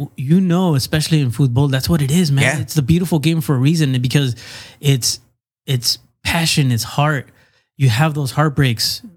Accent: United States; And also, I'm an American.

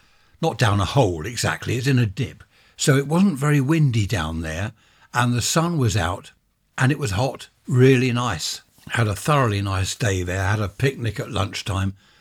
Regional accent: South East England, United Kingdom; film of my hometown and surrounding areas and towns in Sussex, West Sussex, East Sussex.

